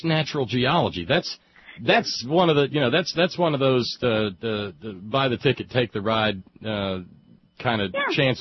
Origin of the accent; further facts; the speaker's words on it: Alabama, United States; I mean, I remember being a boy growing up in Alabama, and every now and then